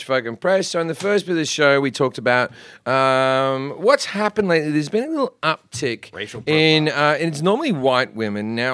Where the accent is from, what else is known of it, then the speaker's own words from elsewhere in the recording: Australia; I'm from Australia